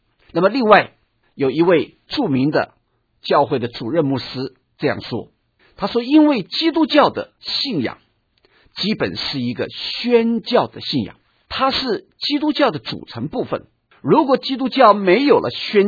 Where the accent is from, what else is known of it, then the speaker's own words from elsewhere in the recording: China; 就像今天我们可能我们中国人会认为说，中国教会要复兴，我们中国要成为一个强大的一个国家